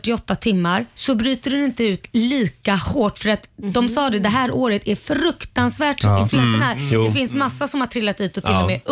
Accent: Sweden; jag har aldrig talat om det här, jag är från Sverige

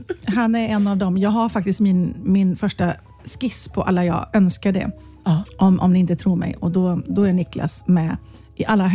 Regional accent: Borås, Västra Götaland County, Sweden; Eftersom jag är från Borås.

